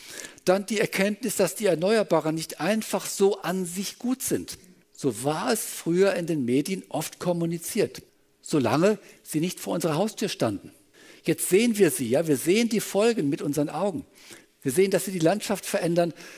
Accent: North Rhine-Westphalia, Germany; Ich bin aufgewachsen in Westfalen auf einem einsamen Bauernhof.

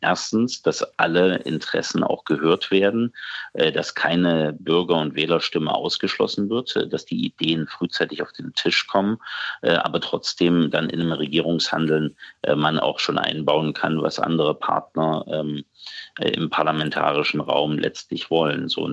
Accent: Thuringia, Germany; wir haben als Thüringer sogar eine spezielle Perspektive in diese Diskussion mit einzubringen

